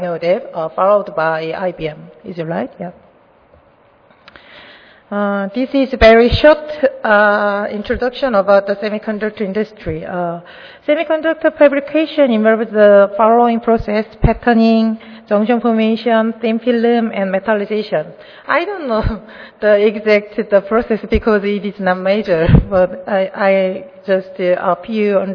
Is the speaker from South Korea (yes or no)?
yes; South Korea; English is a second language; from Korea.